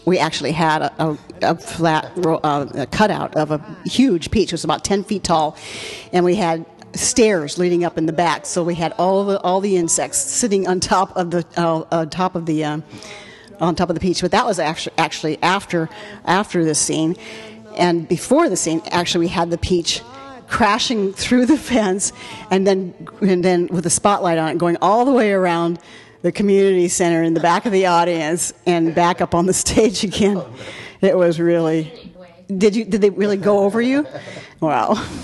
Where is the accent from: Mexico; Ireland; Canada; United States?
Ireland; And all three of these plays actually were written by British Brits, as we Irish would say.